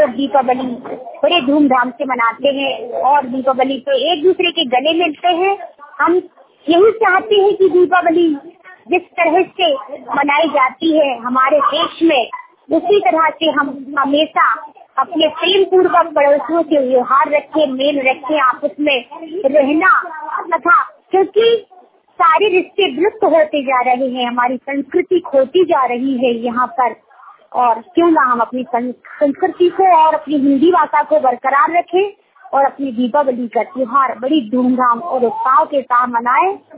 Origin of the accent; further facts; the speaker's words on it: Gwalior, Madhya Pradesh, India; मैं ग्वालियर गोस्टर नंबर 1 की रहने वाली हूँ।